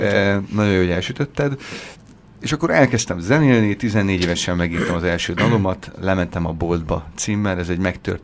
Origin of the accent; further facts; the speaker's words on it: Pomáz, Pest, Hungary; Most már 7. éve szervez akadémiát Pomázon, ahonnan mi származunk